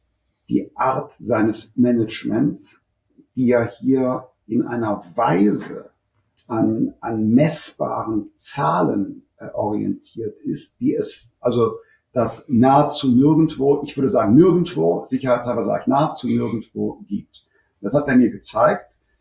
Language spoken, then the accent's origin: German; Rhineland, Germany; ich komme aus dem Rheinland, ich habe zwar viel Familie in Ostdeutschland